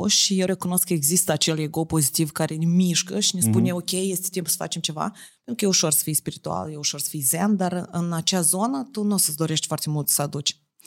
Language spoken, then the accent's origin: Romanian; Romania; moved away as an adult; now in France; Vai, câțiva ani în urmă eram plecam din România spre Franța. Da, vreo 7 ani în urmă.